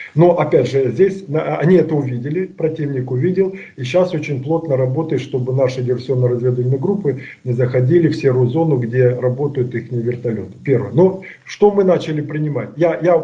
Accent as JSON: {"language": "Russian", "town": "Kharkiv", "region": "Kharkiv Oblast", "country": "Ukraine", "said": "я сам харьковчанин, у нас 6 военных училищ в Харькове было"}